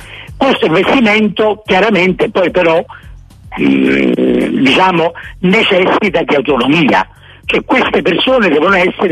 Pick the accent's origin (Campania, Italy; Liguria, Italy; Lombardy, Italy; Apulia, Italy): Campania, Italy; Naples; Scrivo perché sono napoletano e quindi, essendo napoletano, racconto le storie che racconta la città.